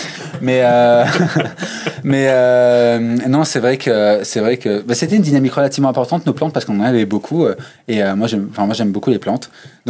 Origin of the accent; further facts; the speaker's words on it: Chambéry, Auvergne-Rhône-Alpes, France; moi, je viens d'un petit coin reculé qui s'appelle la Savoie, du coup, le 73, dans l'est de la France. Je viens de Chambéry. Et je suis ici pour mes études depuis 7 ans maintenant.